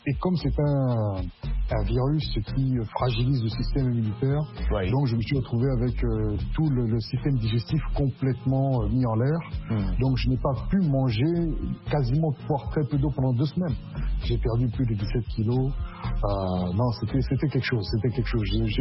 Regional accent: Bria, Haute-Kotto, Central African Republic; moved away as an adult; also born or lived in Bangui; né à Bangui, la capitale de la République centrafricaine, et grandi à Bria, à l'est du pays, jusqu'à mes 18 ans. Je quitte à ce moment-là la RCA pour me rendre en Belgique

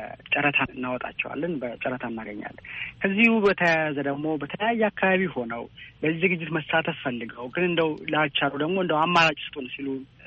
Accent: Bahir Dar, Amhara, Ethiopia; ተወልጄ ያደግኩት ባህር ዳር ከተማ ነው።

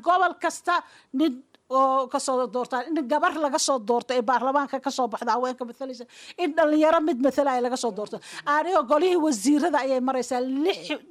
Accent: Baidoa, South West State, Somalia; born there; aan ku dhashay magaalada Baydhabo oo Soomaali ah

